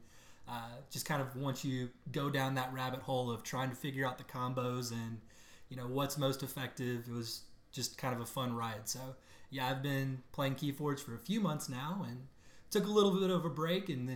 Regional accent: Lexington, Kentucky, United States; I'm from the Lexington, Kentucky community here

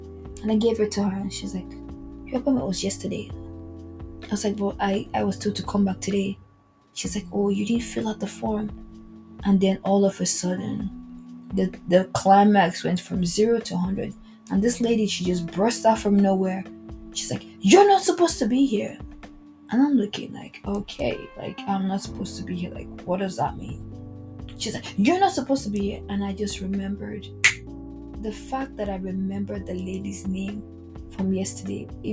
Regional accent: Warri, Delta, Nigeria; I'm from Imo State, where I grew up in Delta State, Warri, Nigeria, Delta State.

